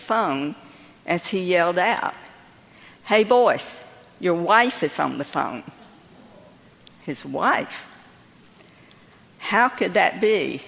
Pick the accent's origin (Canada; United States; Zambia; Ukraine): United States; North Myrtle Beach, South Carolina; Well, I was born and raised in Crescent Beach, now better known as the section of North Myrtle Beach. Back then, it was a very small town.